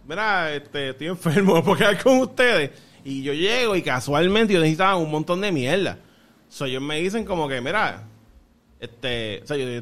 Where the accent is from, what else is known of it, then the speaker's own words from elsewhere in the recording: Puerto Rico; Pero es porque somos puertorriqueños